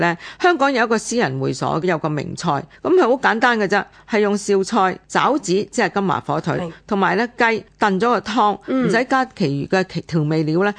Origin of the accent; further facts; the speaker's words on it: Guangdong, China; 咁我哋廣東人就愛嚟，譬如打邊爐啦